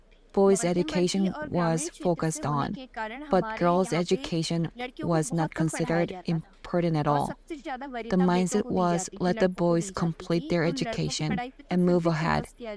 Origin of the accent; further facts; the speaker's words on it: Uttarakhand, India; I'm from Almora district. I was educated from an early age. I come from a middle-class family. And because of that, I was raised in the village itself.